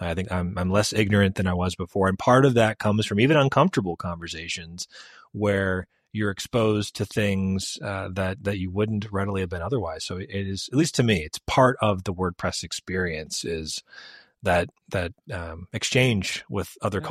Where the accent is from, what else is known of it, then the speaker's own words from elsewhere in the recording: United States; And it, to me, as an American, I had a particular perspective on what the word insurance meant